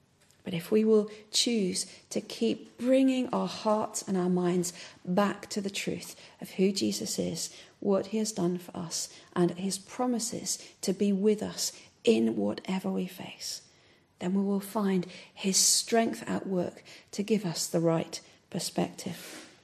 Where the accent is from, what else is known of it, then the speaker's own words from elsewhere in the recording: United Kingdom; it's slightly awkward because we're British and we don't talk about money.